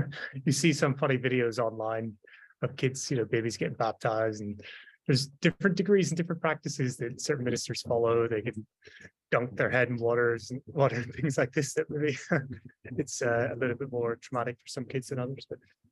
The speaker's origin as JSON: {"language": "English", "country": "Ireland", "said": "Being Irish, I'm not used to it yet."}